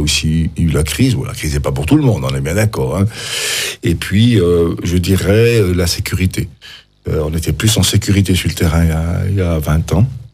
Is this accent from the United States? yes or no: no; Neuchâtel, Switzerland; Et puis Neuchâtel, ben parce que voilà, je suis neuchâtelois